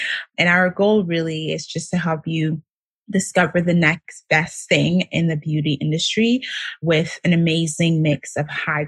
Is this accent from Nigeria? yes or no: yes; Nigeria; first language French; English is a second language; now in Toronto, Canada; I was here straight from Nigeria. So I was actually in a French private school back home. So I actually learned how to speak French before I learned how to speak English.